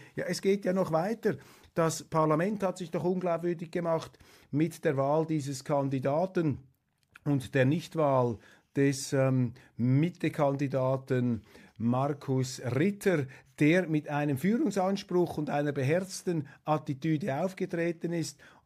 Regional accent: Switzerland; sind wir Schweizer nicht in der Lage dazu, hier selber aufzuräumen?

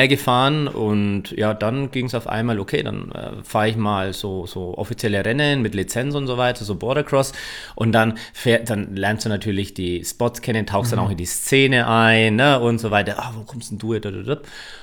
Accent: Bavaria, Germany; now in Rosenheim, Germany; Ich bin eher klassischer Franke.

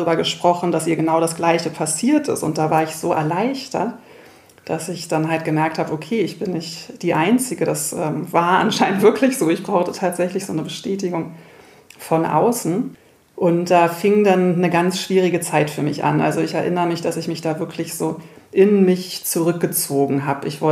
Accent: Berlin, Germany; ich bin in Berlin aufgewachsen.

